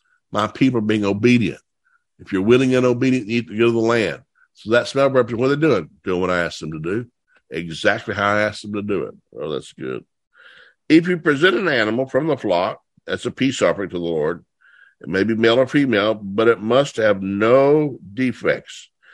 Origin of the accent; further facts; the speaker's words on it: the South, United States; Now, I grew up in the South. We love to cook. We love to grill.